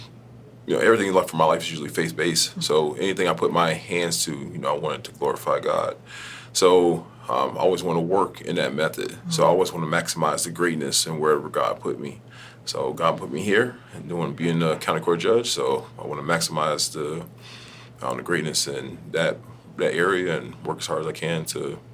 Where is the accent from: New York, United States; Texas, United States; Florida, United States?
Florida, United States; Lauderdale Lakes; I'm still a South Florida guy. You know, I grew up, you know, growing up in Lauderdale Lakes, Florida. Even going to school at University of Miami until I moved to Central Florida.